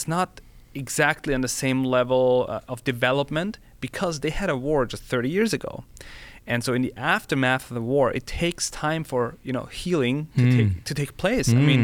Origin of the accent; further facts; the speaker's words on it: Austria; because I'm from Austria